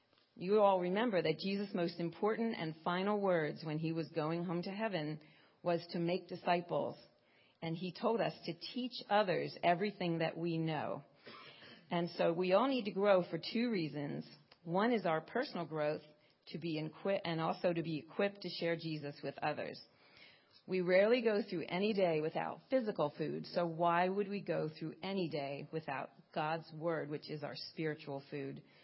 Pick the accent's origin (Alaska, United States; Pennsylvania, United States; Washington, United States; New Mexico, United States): Pennsylvania, United States; And I am from Pennsylvania, so happy Groundhog's Day.